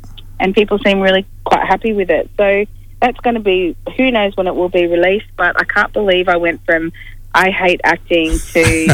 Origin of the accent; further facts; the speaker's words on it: Sydney, New South Wales, Australia; of course, I grew up in Sydney.